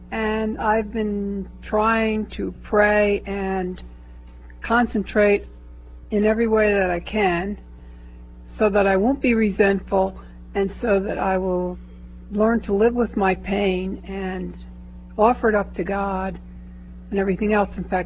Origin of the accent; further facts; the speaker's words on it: Boynton Beach, Florida, United States; I'm from Boynton Beach, Florida.